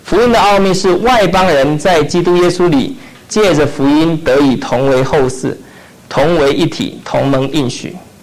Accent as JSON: {"language": "Chinese", "country": "China", "said": "我们特别是从国内来的背景呢，就会有这种感觉。"}